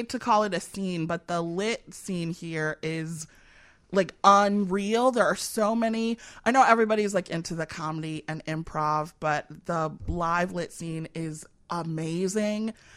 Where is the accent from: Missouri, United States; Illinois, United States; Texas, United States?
Illinois, United States; Evanston; people who know that I'm from Evanston are going to get mad that we keep talking about Chicago because Chicagoans get real tight about that. But I did all of my work in Chicago.